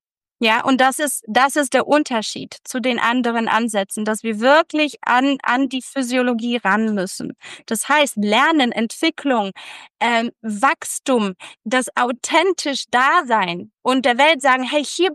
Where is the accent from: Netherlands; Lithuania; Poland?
Poland; ich komme aus Polen